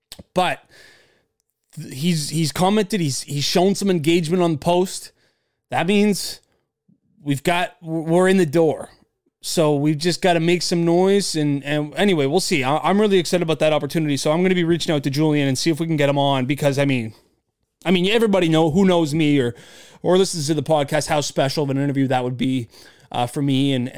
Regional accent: Canada; You know, for me being a Canadian, people get so upset in the comments.

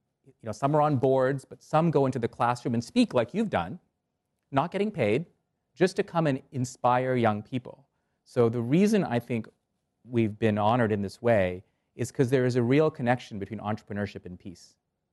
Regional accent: Canada; also born or lived in India; So as a kid, I moved from India to Canada. I grew up in Canada.

